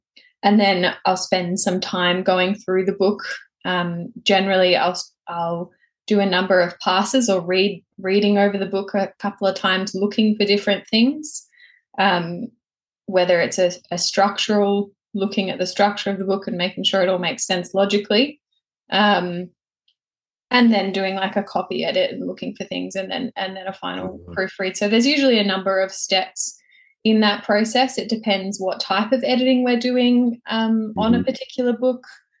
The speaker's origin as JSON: {"language": "English", "town": "Melbourne", "region": "Victoria", "country": "Australia", "said": "So I'm from Melbourne, Australia."}